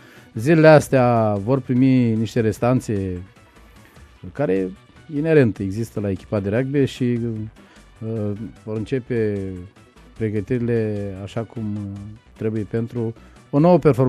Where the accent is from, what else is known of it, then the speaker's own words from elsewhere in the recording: Iași, Iași County, Romania; noi poate ne așteptam ca și ieșeni